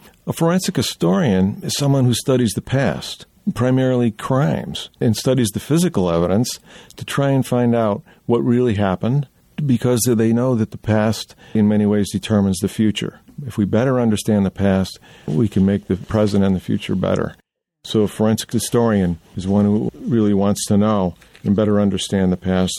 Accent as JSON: {"language": "English", "town": "Waterbury", "region": "Connecticut", "country": "United States", "said": "And being Irish Catholic from Waterbury, we were so thrilled to have this person in the White House."}